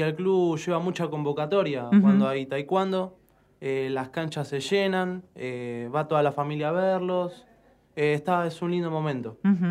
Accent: Lanús, Buenos Aires Province, Argentina; De Lanús, sí.

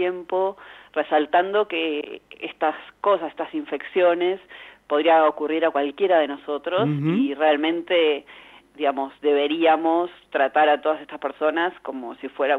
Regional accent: La Plata, Buenos Aires Province, Argentina; Yo soy de La Plata

